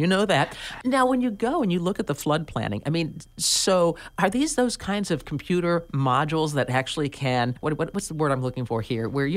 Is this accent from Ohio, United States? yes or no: yes; Ohio, United States; Now, I've seen Iowa, and I'm from Ohio.